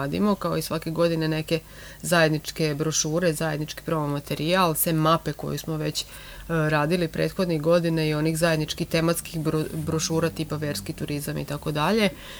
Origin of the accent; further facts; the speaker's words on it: Ruma, Vojvodina, Serbia; evo, konkretno kod nas u Rumi